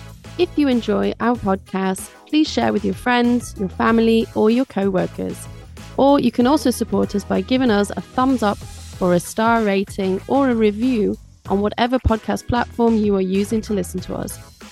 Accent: United Kingdom; I'm a British teacher

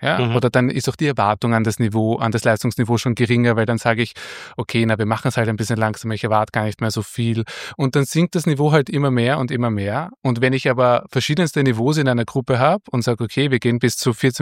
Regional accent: Vienna, Austria

